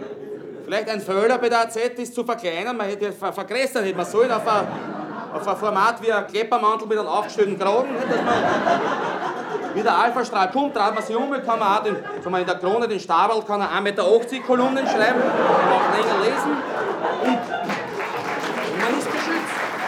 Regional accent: Austria; Und wir bemühen uns natürlich auch bei uns in Österreich verteidigungsmäßig.

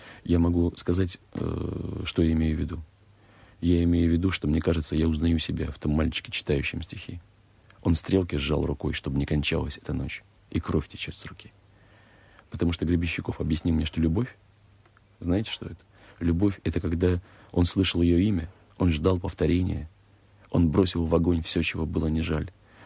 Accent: Saint Petersburg, Russia; Что для меня Петербург? Хорошо, для меня мой родной город.

